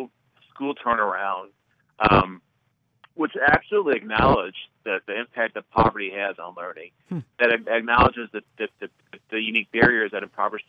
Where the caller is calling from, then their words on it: Cincinnati, Ohio, United States; I'm calling from Cincinnati. My sons are Cincinnati public school students